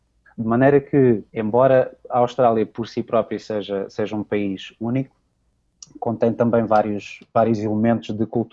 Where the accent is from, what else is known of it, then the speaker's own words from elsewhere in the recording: Portugal; eu tenho como português no mundo